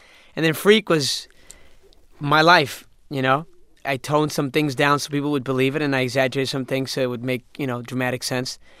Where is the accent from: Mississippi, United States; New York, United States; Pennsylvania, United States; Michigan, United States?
New York, United States; New York City; We grew up in Jackson Heights, which is this weird Petri dish experiment of mankind in New York City